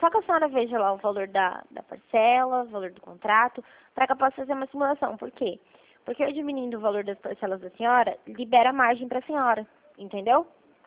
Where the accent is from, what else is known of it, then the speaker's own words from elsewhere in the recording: Toledo, Paraná, Brazil; Sou de Toledo.